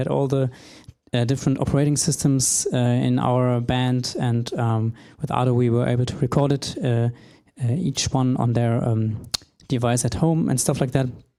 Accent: Cologne, North Rhine-Westphalia, Germany; I come from Cologne, and I have one of my bands.

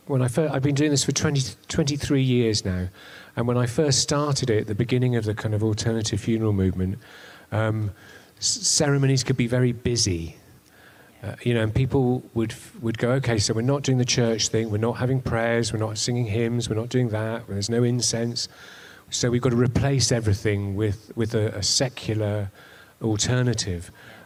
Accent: Totnes, South West England, United Kingdom; I come from Totnes.

